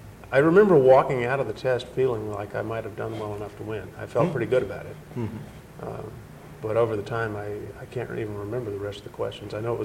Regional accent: Little Rock, Arkansas, United States; born there; I was born in Little Rock, Arkansas. The only reason it was Little Rock was because the little town of Keough is just a white spot in the road. Northeast of Little Rock.

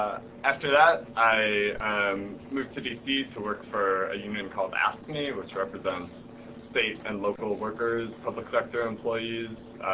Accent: Detroit, Michigan, United States; Because growing up in Detroit, like the UAW, the auto workers, were sort of a presence in my life.

